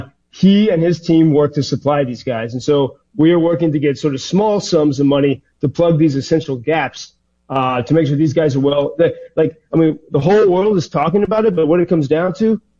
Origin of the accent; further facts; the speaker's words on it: Ireland; I'm an Irishman.